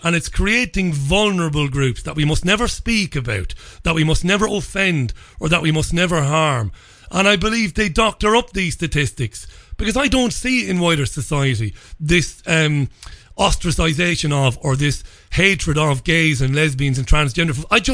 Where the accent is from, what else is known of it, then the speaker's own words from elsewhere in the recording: Waterford, Munster, Ireland; I grew up in Catholic Waterford City in Ireland.